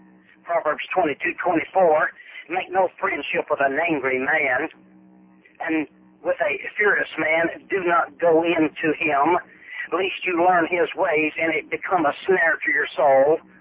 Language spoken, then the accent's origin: English; the South, United States; Man, I'm glad I was raised in Dixie.